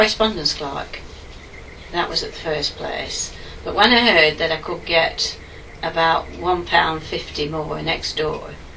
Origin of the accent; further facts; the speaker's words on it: Frenchwood, North West England, United Kingdom; born there; Well, I was born in Frenchwood, and I was one of three children, the middle one.